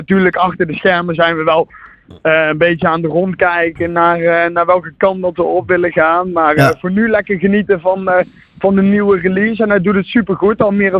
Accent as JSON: {"language": "Dutch", "town": "Zetten", "region": "Gelderland", "country": "Netherlands", "said": "Ik kom uit Zetten."}